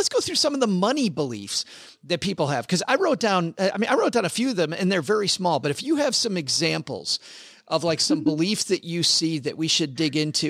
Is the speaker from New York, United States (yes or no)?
no; Michigan, United States; you know, I'm from West Michigan. Most people in West Michigan vote a certain way, look a certain way, act a certain way.